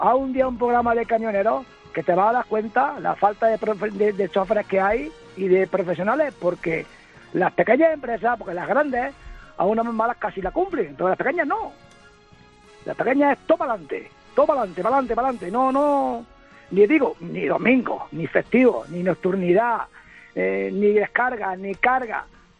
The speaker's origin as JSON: {"language": "Spanish", "town": "Córdoba", "region": "Andalusia", "country": "Spain", "said": "Soy de Córdoba"}